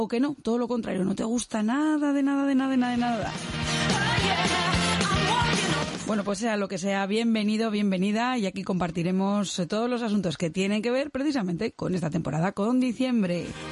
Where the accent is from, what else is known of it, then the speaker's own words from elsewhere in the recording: Bilbao, Basque Country, Spain; Bueno, pues como somos de Bilbao